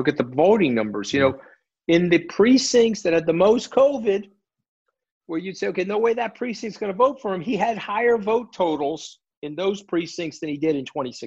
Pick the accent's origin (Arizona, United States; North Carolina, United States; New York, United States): New York, United States; And I'm a New Yorker.